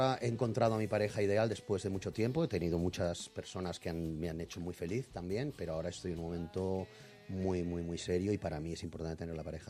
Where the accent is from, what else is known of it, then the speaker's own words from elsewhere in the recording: Valencian Community, Spain; también es cierto que soy valenciano y me gusta mi tierra